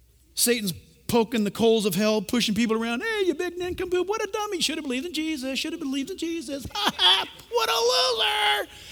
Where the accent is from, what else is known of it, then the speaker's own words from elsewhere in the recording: United States; My citizenship, I'm American. U.S.